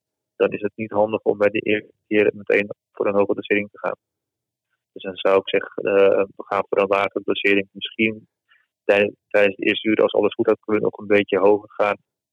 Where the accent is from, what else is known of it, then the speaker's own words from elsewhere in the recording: Muiden, North Holland, Netherlands; born there; Ik ben 37 jaar. Ik ben geboren in Muiden.